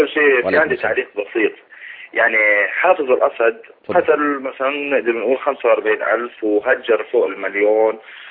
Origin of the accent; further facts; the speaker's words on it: Idlib, Idlib Governorate, Syria; انا من ادلب على فكره وارفع راسي انه انا من ادلب،